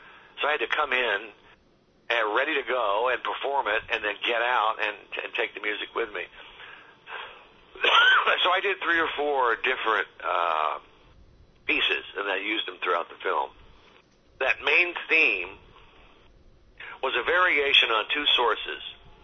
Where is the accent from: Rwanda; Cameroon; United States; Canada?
United States; Carthage, New York; born there; Well, I was born in northern New York, up in a little village called Carthage. That's near Watertown, New York. It's right up near Lake Ontario.